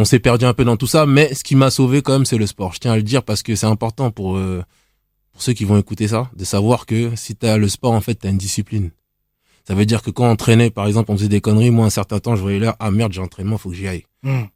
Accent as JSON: {"language": "French", "town": "Nemours", "region": "Île-de-France", "country": "France", "said": "Donc, je sais pas s'il y en a beaucoup qui connaissent, mais c'est dans le 77. C'est entre Melun et Montargis."}